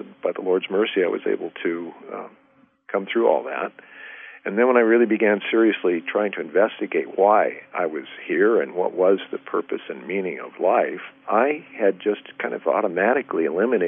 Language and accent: English; Salt Lake City, Utah, United States; born there; You know, I actually grew up in the Mormon church, Hank. I think you know that. I was born in Salt Lake City. Family, I don't know how many generations were, you know, Utah grounded and part of that church.